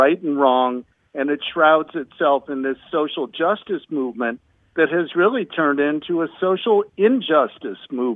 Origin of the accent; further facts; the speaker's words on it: Chicago, Illinois, United States; I experienced this living in my hometown of Chicago again last year in 2020.